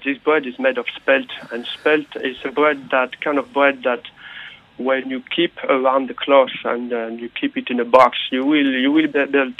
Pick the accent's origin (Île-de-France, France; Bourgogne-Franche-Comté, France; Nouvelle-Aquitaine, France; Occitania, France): Nouvelle-Aquitaine, France; English is a second language; I'm from the Basque Country.